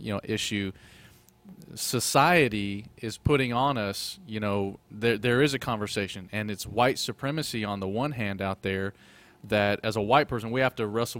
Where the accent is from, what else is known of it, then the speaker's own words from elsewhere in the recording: Nashville, Tennessee, United States; now in Mississippi, United States; I came from Nashville, urban context. You know, much more ethnically diverse in pretty much every aspect of where I was. Come to Mississippi